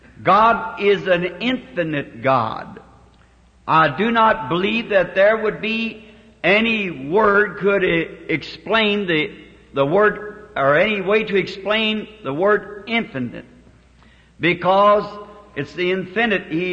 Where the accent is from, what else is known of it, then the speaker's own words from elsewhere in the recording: the South, United States; Is it dinner or supper here? I'm a Southerner, and it's supper to me.